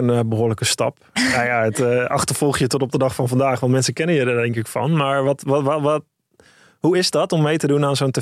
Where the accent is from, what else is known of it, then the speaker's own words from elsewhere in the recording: Austria; Ja, ik kom van de boerderij uit Oostenrijk. Bij ons praten ze zo in het oosten.